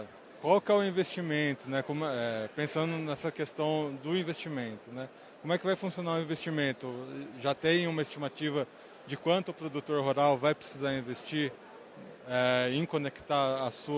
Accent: Rio Grande do Sul, Brazil; A gente vem do Rio Grande do Sul, por exemplo, onde há mais agricultura familiar, onde as fazendas estão relativamente mais próximas

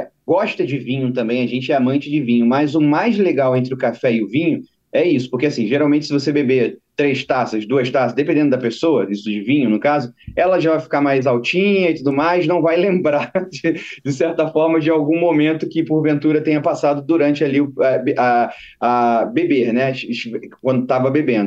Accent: Southeast, Brazil; como eu sou aqui do Sudeste, posso dizer que já fiz vários lugares aqui do Sudeste

